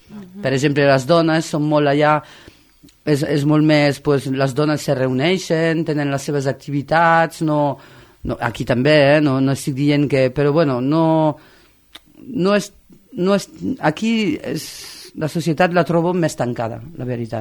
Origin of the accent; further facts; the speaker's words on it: La Romieu, Occitania, France; el meu poble de França, es diu La Romieu